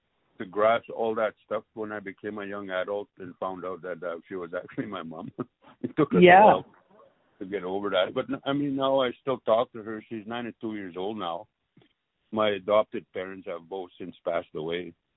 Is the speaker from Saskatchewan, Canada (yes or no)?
yes; Île-à-la-Crosse, Saskatchewan, Canada; And that's, I ended up growing up in Isla La Crosse in an island called Sandy Point.